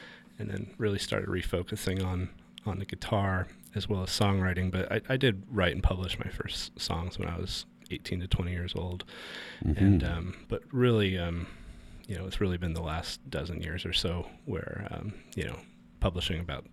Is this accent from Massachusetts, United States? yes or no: no; Cranberry Lake, New York, United States; Yes, I grew up in the Adirondack, foothills of the Adirondack Mountains, and way up northern New York, about a hour and change from the Canadian border in St. Lawrence County, a little town called Cranberry Lake.